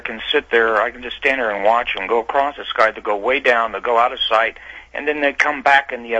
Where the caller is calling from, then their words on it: North Carolina, United States; I'm calling from North Carolina. I'm relatively new to a lot of this information.